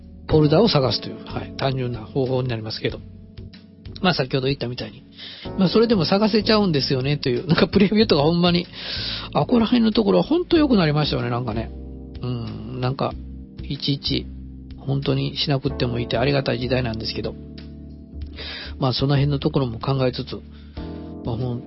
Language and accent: Japanese; Kansai, Japan; accent: Kansai dialect; ちょっと関西弁が出てしまいましたけど